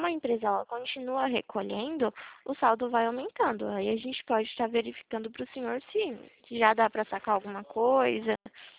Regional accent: Atibaia, São Paulo, Brazil; Eu sou de Atibaia, São Paulo.

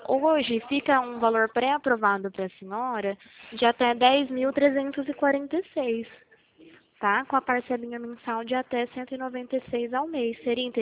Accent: Presidente Prudente, São Paulo, Brazil; Sou de Presidente

